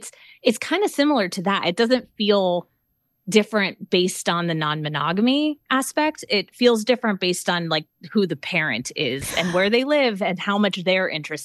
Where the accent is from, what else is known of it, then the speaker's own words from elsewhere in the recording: California, United States; I'm originally from California.